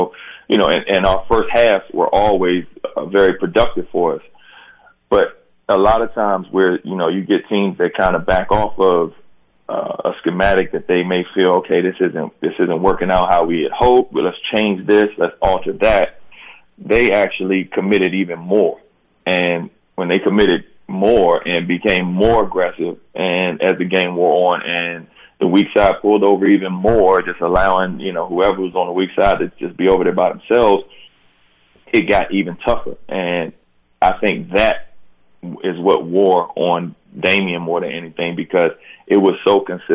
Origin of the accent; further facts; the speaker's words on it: Silver Spring, Maryland, United States; I grew up in Silver Spring, Maryland.